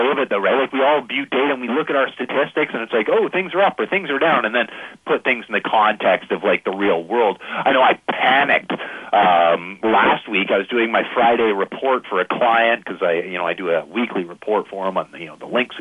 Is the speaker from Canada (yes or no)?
yes; Canada; I'm Canadian. I know about Thanksgiving and American Thanksgiving.